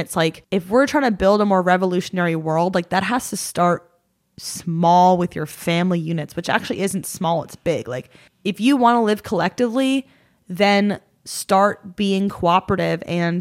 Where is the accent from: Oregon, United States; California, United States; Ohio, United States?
Ohio, United States; making up for growing up in Ohio.